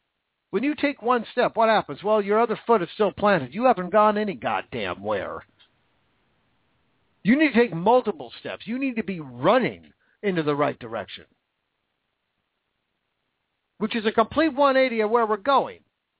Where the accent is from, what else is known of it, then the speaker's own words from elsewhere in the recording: Washington, United States; Patty Murray, unfortunately represents my home state, which makes me sick.